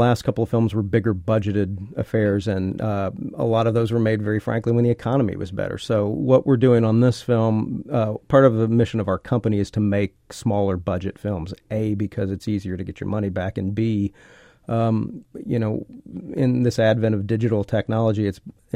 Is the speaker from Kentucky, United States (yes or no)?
yes; Kentucky, United States; growing up in Kentucky, it's tough to get on films.